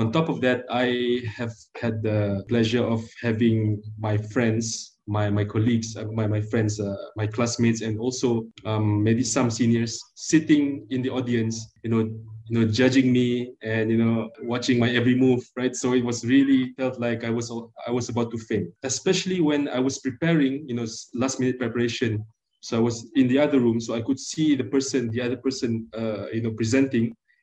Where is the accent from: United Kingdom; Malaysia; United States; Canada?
Malaysia; first language Malay; English is a second language; with my fellow Malaysians, because I am delivering my speech in Malay, and of course my mother tongue is Malay, so I feel it's much more easy for me.